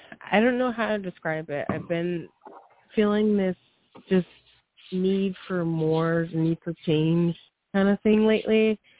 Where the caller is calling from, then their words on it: California, United States; I'm from Southern California.